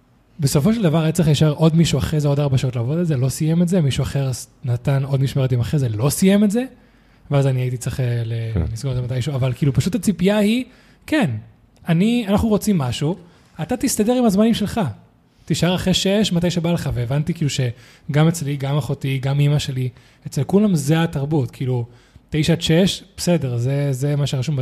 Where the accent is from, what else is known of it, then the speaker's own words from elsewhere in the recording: Spain; כשאני גדלתי בספרד, בין 12 ל-2 וחצי, 3